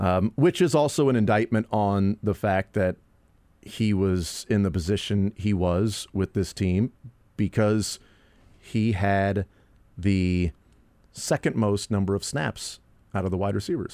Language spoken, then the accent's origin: English; Kansas, United States; I'm from Kansas. You're going to have to sunflower me.